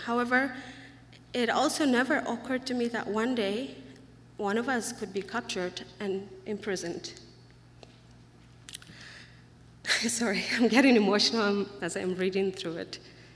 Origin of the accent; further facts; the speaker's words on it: Eritrea; English is a second language; moved away; A few years back, when I was still living a normal life in my home country, Eritrea, and that is in East Africa